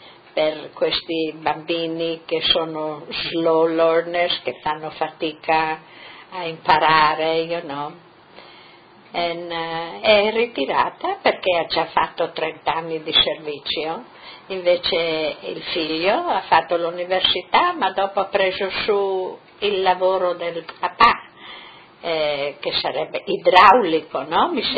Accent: Travesio, Friuli-Venezia Giulia, Italy; fotografia di Travesio, del nostro paese, e tante volte ci sediamo qua e parliamo di Travesio.

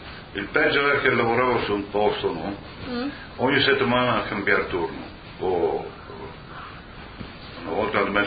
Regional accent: United Kingdom; Italian is a second language; quello lì è il canadese, allora qui io sono inglese

